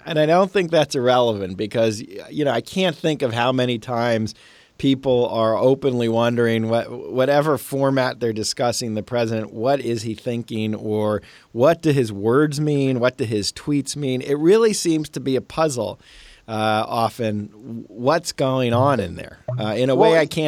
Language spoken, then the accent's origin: English; New York, United States; I grew up near the New York area, so I've been watching his exploits for a long time.